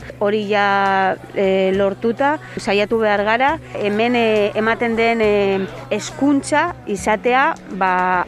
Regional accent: Basque Country, Spain; Guk ijituak bezala ere euskaldunak gara eta horrela sentitzen gara. Ijitu euskaldunak eta euskara gurea bezala sentitzen dugu.

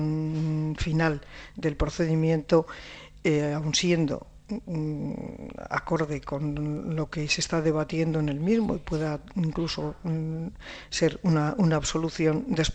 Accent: Basque Country, Spain; viniendo yo de donde vengo, siendo ciudadana vasca

